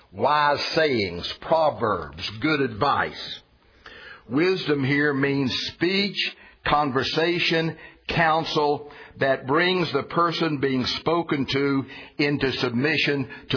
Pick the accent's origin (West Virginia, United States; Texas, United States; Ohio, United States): West Virginia, United States; I never know quite sure how to pronounce it, but I'm from West Virginia, after all.